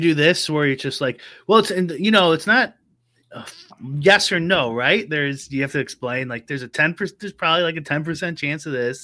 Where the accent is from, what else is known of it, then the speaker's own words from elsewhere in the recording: Midwest, United States; accent: Midwestern; That's just my Midwestern accent, Pete.